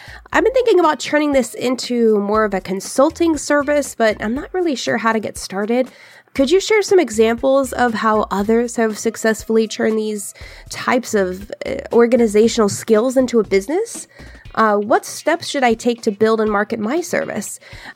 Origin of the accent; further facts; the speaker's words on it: Nashville, Tennessee, United States; from Nashville.